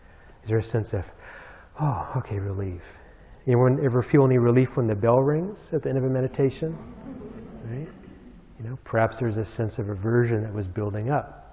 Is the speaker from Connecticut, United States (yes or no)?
no; Albuquerque, New Mexico, United States; I grew up in New Mexico in Albuquerque.